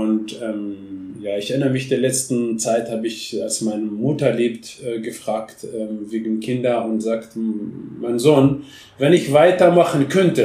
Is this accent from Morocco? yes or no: yes; Merzouga, Drâa-Tafilalet, Morocco; German is a second language; now in Germany; zu meiner Heimat, wo ich geboren bin, zu meiner Familie, zu meinem Dorf, zu was mein Vater gegründet 1949 heißt, das Dorf Merzouga.